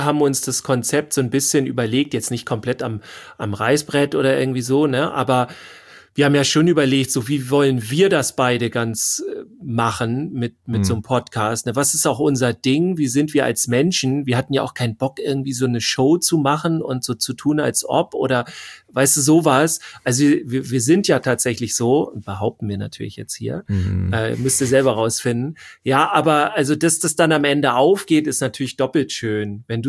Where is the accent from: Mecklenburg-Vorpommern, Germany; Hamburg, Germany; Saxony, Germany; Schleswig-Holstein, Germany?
Schleswig-Holstein, Germany; Wir kommen aus Schleswig-Holstein.